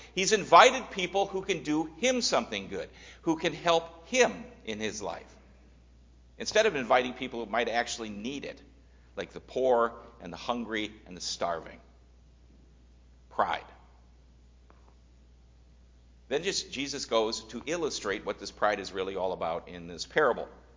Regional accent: Midwest, United States; Growing up in the Midwest, there were a bunch of unspoken rules that I got to used to, and they're still ingrained in my being.

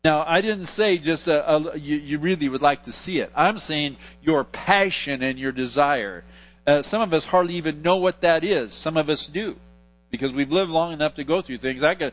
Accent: Portland, Oregon, United States; now in San Francisco, United States; I grew up in Portland, and it didn't used to be that kind of a hellhole.

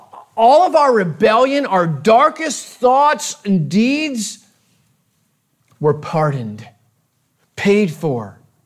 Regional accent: New Jersey, United States; And that's not just because I'm from New Jersey and can speak quickly

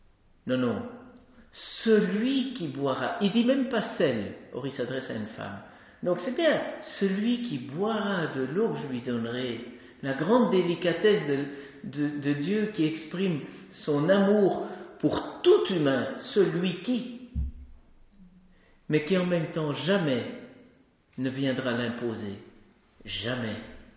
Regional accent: Spa, Liège, Belgium; moi je viens de la ville de Spa, hein.

